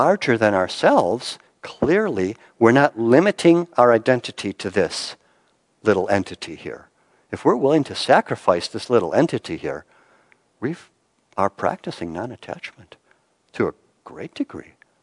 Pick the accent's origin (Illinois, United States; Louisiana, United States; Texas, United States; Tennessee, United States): Illinois, United States; Chicago; We grew up in Chicago.